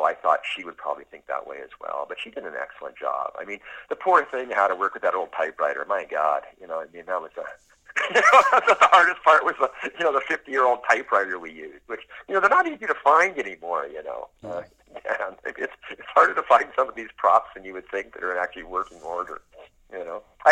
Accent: Winnipeg, Manitoba, Canada; I grew up in Winnipeg as a child, so I have a very nostalgic kind of view towards what Winnipeg is.

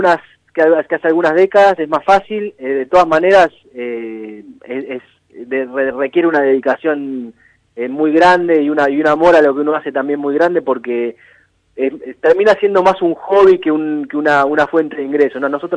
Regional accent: Argentina; es una historia que habla de nosotros como argentinos

